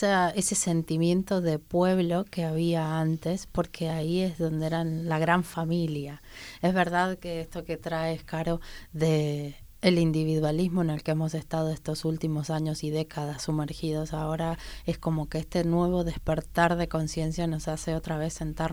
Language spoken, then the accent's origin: Spanish; El Prat de Llobregat, Catalonia, Spain; todos los habitantes de este mi pueblo, Almeullo Calmón, el Prat de Llobregat